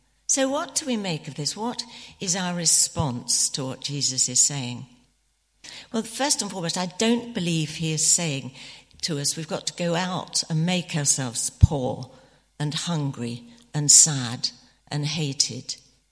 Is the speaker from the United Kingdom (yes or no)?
yes; United Kingdom; not to think that it's our right because we're British and we've got more than other people, perhaps.